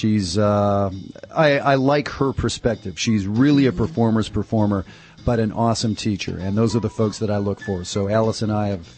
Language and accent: English; Canada; also born or lived in Nigeria; I'm from Canada, but I spent 2 years in Nigeria when